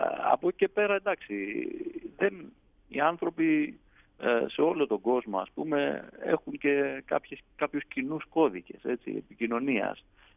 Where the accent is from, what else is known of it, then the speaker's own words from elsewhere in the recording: Greece; με ρωτάγανε, ας πούμε, από πού είσαι από την Ελλάδα και τι είναι αυτό, χώρα.